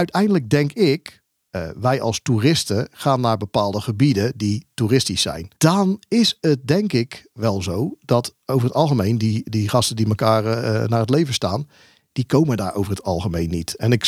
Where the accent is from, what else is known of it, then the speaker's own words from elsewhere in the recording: Netherlands; Tippen is inderdaad een dingetje. Vooral voor ons Nederlanders.